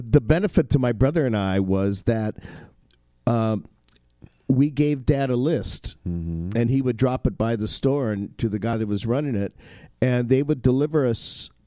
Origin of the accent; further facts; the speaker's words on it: Inglewood, California, United States; I grew up in Inglewood, California.